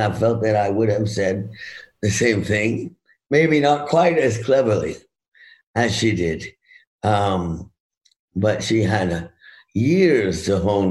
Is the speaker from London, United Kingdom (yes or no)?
yes; London, United Kingdom; Well, I grew up in London, you know. I know England very, very well, yes.